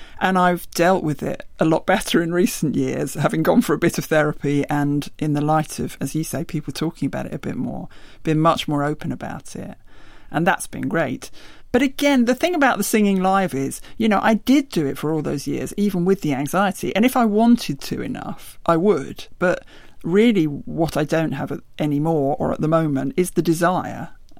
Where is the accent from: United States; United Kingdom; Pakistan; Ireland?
United Kingdom; being British, no one ever mentions things like